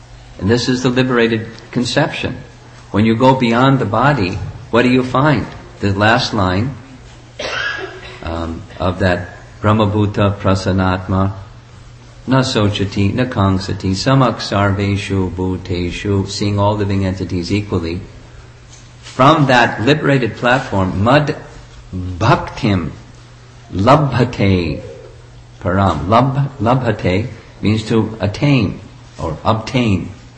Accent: United States; Groupism, you know, you're Chinese, I'm American, and the person who was hosting us was from India.

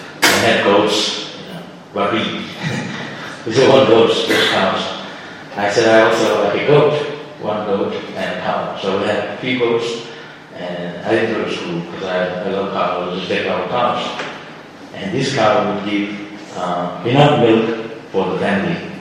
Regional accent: Shantipur, West Bengal, India; So I grew up in Shantipur. I was born in Shantipur.

